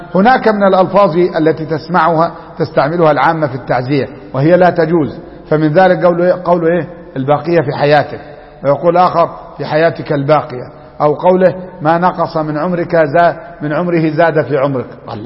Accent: Upper Egypt, Egypt; عندنا في الصعيد بس العادة دي إيه تركت

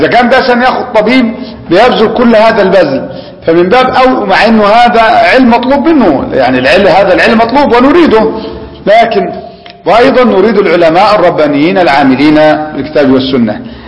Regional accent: Alexandria, Alexandria Governorate, Egypt; يعني مثلا نحن في بلدنا الإسكندرية

